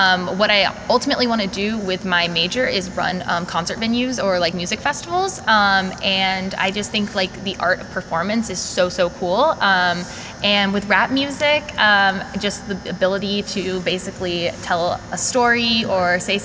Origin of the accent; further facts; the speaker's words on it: Marietta, Georgia, United States; I grew up in Marietta, and getting to see the city was kind of a treat.